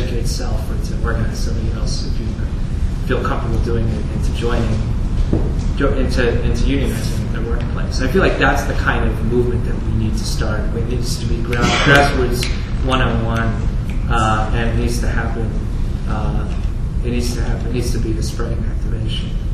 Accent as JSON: {"language": "English", "town": "Detroit", "region": "Michigan", "country": "United States", "said": "I come from Detroit, just really."}